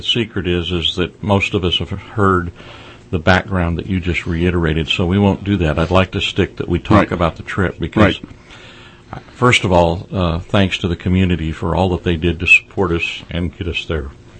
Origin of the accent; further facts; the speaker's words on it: Redding, California, United States; We're little guys from Redding, California, with 300-400 bikes.